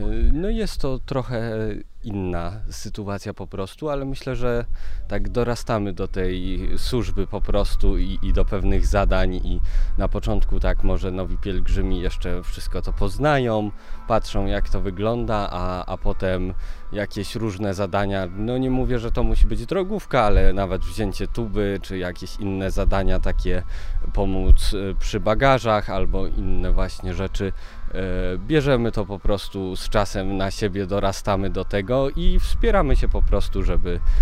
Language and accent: Polish; Syców, Lower Silesian Voivodeship, Poland; No bo ja jestem z Sycowa, to jest moje miasto